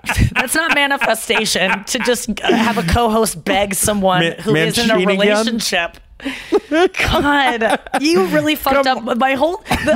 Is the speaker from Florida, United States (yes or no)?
no; St. Louis, Missouri, United States; Yeah, I was from St. Louis.